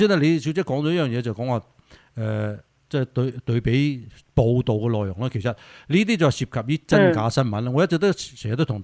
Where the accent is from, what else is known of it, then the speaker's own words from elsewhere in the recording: Taishan, Guangdong, China; 我都是台山人。